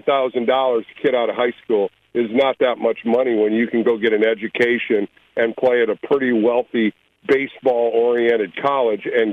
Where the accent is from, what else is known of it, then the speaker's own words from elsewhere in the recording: Toledo, Ohio, United States; I grew up in Toledo. I had the local scouts from Detroit and Cleveland watch me all the time.